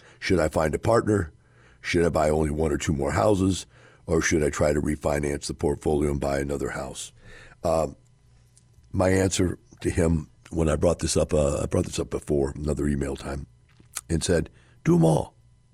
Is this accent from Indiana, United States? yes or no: no; California, United States; As a Californian, my children and grandchildren are here, and it's a beautiful state.